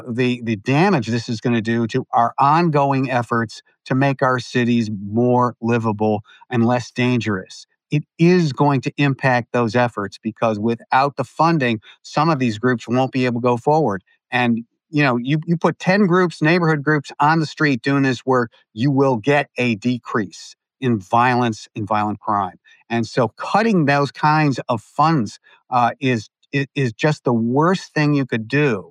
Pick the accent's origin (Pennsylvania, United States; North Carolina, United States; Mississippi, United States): Pennsylvania, United States; Pittsburgh; The same kind of thing is happening here in my hometown of Pittsburgh.